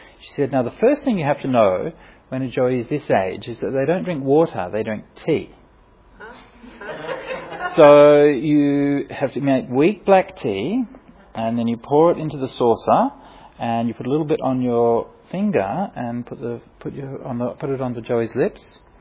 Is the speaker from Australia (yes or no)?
yes; Australia; I'm a city kid, right? I mean, you know, I grew up in Australia